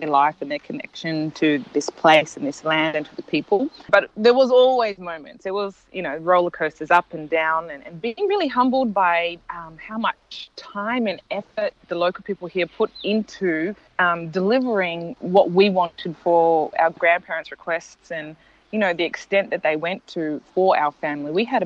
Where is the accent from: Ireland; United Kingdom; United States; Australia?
Australia; growing up in Australia